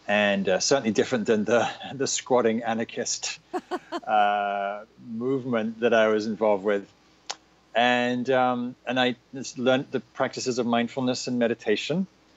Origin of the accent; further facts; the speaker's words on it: the north of England, United Kingdom; also born or lived in London, United Kingdom; So I'm from England. I grew up in Northern England, moved to London